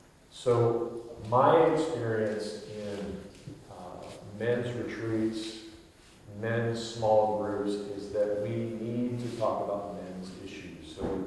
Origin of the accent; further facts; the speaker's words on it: Fort Wayne, Indiana, United States; now in New York, United States; I am an exile in every way in New York because I'm from Fort Wayne, Indiana. I grew up surrounded by cornfields. I am Midwestern, slow-paced.